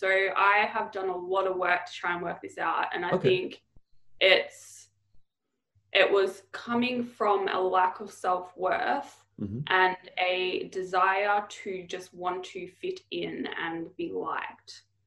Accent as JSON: {"language": "English", "town": "Melbourne", "region": "Victoria", "country": "Australia", "lives_now": "Gold Coast, Australia", "said": "No, I'm from Melbourne."}